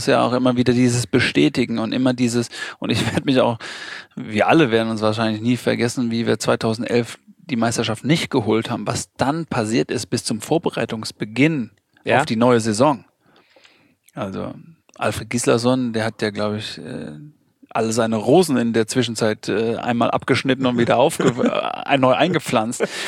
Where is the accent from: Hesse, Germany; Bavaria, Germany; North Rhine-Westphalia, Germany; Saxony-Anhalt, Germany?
Bavaria, Germany; Ich bin genau in diesem am Untermain groß geworden, sprich in meinem Heimatverein TuS Bobernburg, im Nachbarverein TV Großwallstadt.